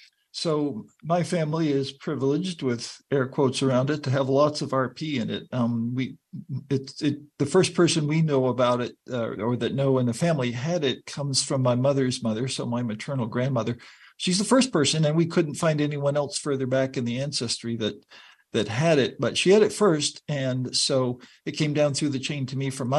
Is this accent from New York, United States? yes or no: no; Maine, United States; I'm from Northern Maine originally, and she knitted us woolen mittens and socks for the winters up there